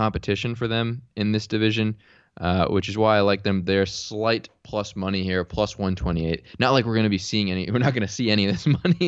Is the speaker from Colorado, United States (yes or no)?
no; California, United States; Obviously, I grew up in Orange County, lived here the majority of my life.